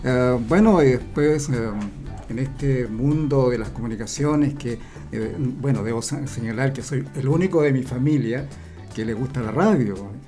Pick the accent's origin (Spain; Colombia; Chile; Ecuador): Chile; Iquique, Tarapacá; Yo soy de la primera región, Tarapacá, Iquique, de la Pampa Salitrera. Soy hijo de Pampino.